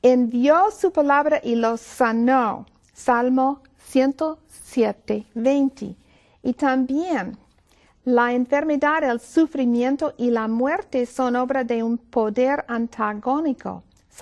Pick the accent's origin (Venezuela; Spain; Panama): Panama; now in Wildwood, United States; Georgia, Wildwood, Georgia, originalmente de Panamá. … yo vengo del Centro de Estilo de Vida de Wildwood, Georgia, y he estado ahí muchos años, casi 20 años ahora